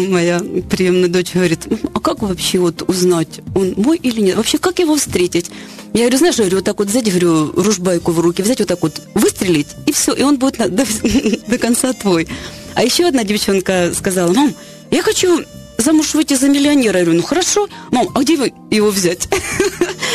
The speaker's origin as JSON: {"language": "Russian", "town": "Mariupol", "region": "Donetsk Oblast", "country": "Ukraine", "tie": "born there", "said": "а я родилась в Мариуполе, там, где много солнца."}